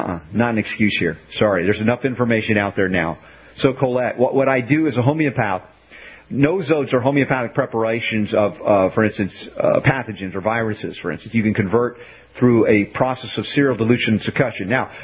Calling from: Ireland; I'm emailing from Ireland and wondering if there is anyone in this area who may perform that treatment on girls that have been injured by the vaccine.

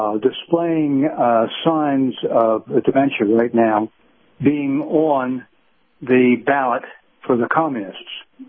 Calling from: St. Petersburg, Florida, United States; Jimmy, if I'm St. Pete.

